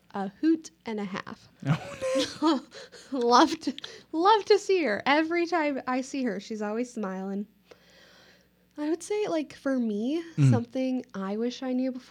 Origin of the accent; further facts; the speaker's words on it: Nebraska, United States; I'm from Nebraska, bring it on.